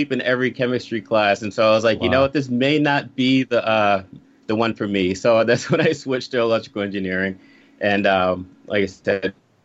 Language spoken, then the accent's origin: English; Bronx, New York, United States; born there; now in Brockton, United States; Originally born in the Bronx.